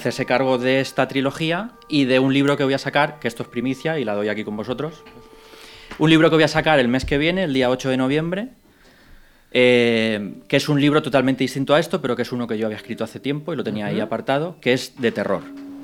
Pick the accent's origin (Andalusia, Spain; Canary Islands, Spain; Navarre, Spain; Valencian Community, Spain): Valencian Community, Spain; Alicante; el Ayuntamiento de San Juan, que es mi pueblo, yo soy de Alicante.